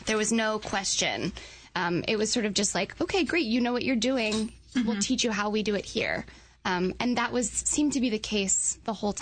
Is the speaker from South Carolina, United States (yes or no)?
no; Littleton, Colorado, United States; also born or lived in New York, United States; Pie. Colorado. Mm. Yep, Littleton, Colorado.